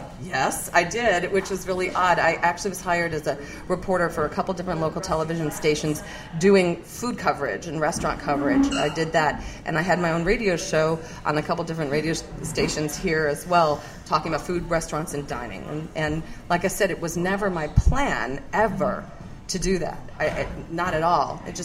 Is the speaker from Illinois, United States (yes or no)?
yes; Chicago, Illinois, United States; Oh, you're from that. I'm from Chicago.